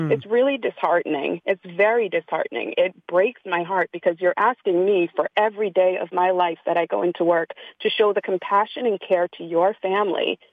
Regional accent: Connecticut, United States; also born or lived in Jamaica; I'm a Black woman from Jamaica. I grew up in the United States. I went through the school system in Connecticut, went to college in Rhode Island at Rhode Island College for my degrees in psychology.

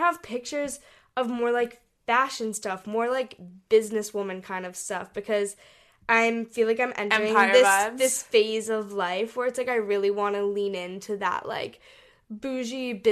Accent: Hong Kong; born or raised there

